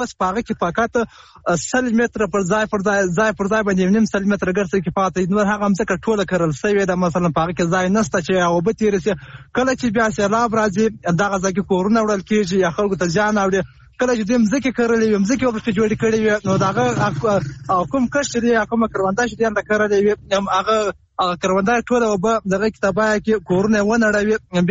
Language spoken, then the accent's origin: Pashto; Helmand, Afghanistan; د هلمند اولاد